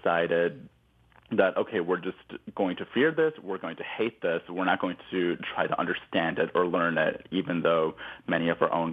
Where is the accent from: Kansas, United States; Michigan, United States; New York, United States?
Michigan, United States; As a queer teenager, you know, growing up in Michigan, I mean, there were no support systems, there were no networks.